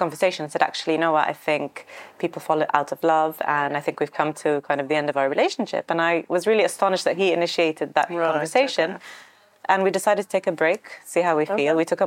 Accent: London, United Kingdom; also born or lived in Egypt; So I used to live in, I was brought up in London, so I went to school in London. So we had the passport. Right. We were expats in the 80s, okay. So we had the British citizenship. And I was always back and forth between Egypt and London.

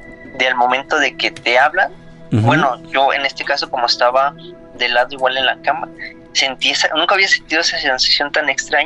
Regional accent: Guanajuato, Mexico; pues yo soy de Guanajuato, soy uh-huh. nacido en Guanajuato.

